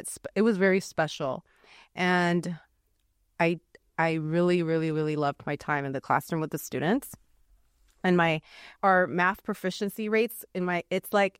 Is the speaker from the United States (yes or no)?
yes; Los Angeles, California, United States; English is a second language; I was born in Los Angeles, and I started kindergarten not speaking any English. I remember it was a bit of a struggle, but I do love being bilingual now. And I went to school in LAUSD.